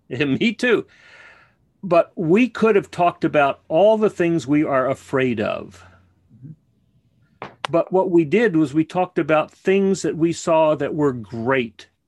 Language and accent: English; Texas, United States; And I grew up in South Texas in, yeah, in what was it called? Montequilla, wasn't it?